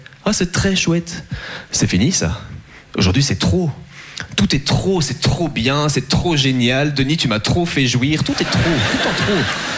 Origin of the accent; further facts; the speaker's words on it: Belgium; je suis très content de jouer en France. Moi, j'adore les Français, même si je suis belge